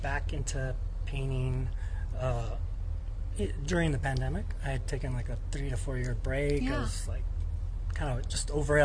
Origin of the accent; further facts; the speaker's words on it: Los Angeles, California, United States; Los Angeles.